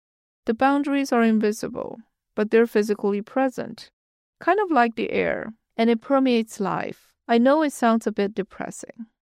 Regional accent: Guangzhou, Guangdong, China; I grew up in Guangzhou.

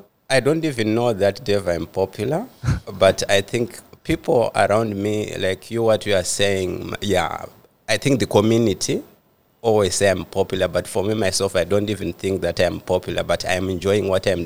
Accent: Zimbabwe; So basically, I'm from Zimbabwe. I was running from childhood. So, you know, where I come from, we come from very remote areas.

